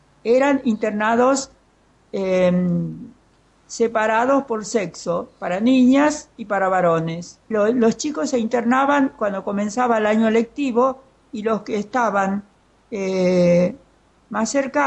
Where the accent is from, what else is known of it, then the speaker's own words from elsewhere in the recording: Argentina; el internado en mi país, la Argentina.